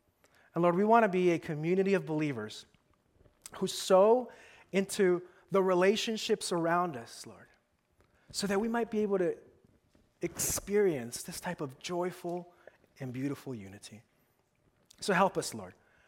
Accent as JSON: {"language": "English", "town": "Los Angeles", "region": "California", "country": "United States", "tie": "born or raised there", "said": "I'm Hispanic, and I grew up here in Los Angeles, and my family's from Central America. My family's from Guatemala and El Salvador."}